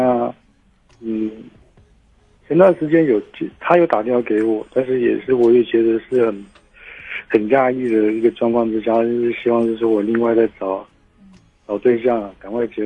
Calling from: Keelung, Taiwan; 我是基隆的

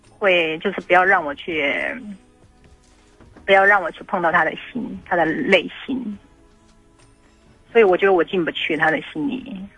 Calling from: Tainan, Taiwan; 我是台南的

